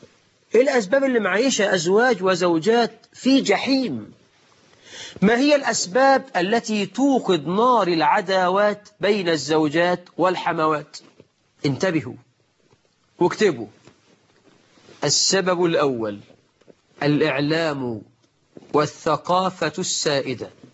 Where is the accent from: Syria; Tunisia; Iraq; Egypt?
Egypt; ده مثل عندنا في مصر.